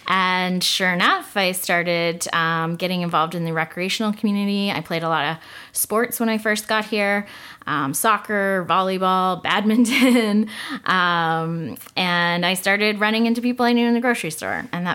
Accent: St. Andrews, New Brunswick, Canada; born there; also born or lived in Calgary; now in Salmon Arm, Canada; I was not born and raised in Salmon Arm. I was actually born in southwest New Brunswick in a little town called St. Andrews. If you've ever heard of St. Andrews by the Sea, it's a town of 1,500 people.

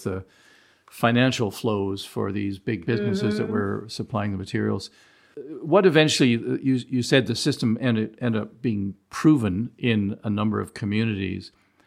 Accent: Canada; I know growing up as a Canadian citizen, having very, very peculiar ideas based on pure ignorance of what Indigenous citizens of this country were experiencing and what they were really like.

